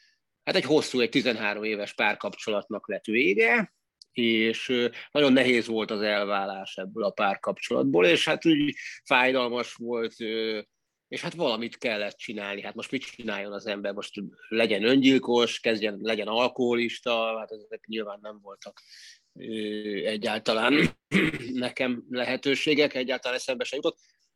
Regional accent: Budapest, Hungary; Zuglóban, Budapesten születtem, ott gyermekeskedtem 8 évig, utána lakótelepi gyerekként nőttem fel, gyakorlatilag lakótelepi gyereknek vallom magam.

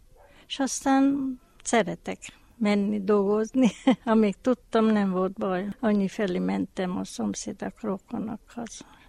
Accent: Hungary; born there; És én ott születtem Magyarországon, mert a szentpéteri határon volt ilyen katona ottan, és én ott születtem Magyarországon.

